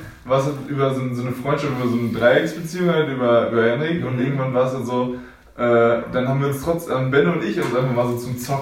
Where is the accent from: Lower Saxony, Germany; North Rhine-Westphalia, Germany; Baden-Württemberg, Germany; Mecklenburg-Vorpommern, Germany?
North Rhine-Westphalia, Germany; Paderborn; wir sind bei den Paderborn aufgewachsen